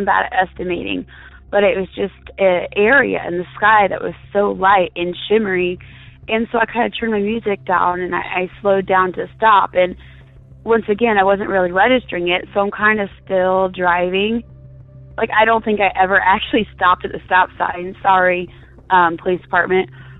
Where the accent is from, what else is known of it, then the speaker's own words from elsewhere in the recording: Illinois, United States; I'm from Midwest Illinois